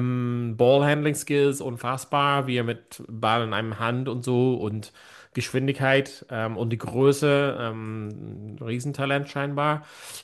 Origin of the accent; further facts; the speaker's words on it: Ireland; now in Germany; ja, ich glaube, ich bin mehr Deutsch als Ire geworden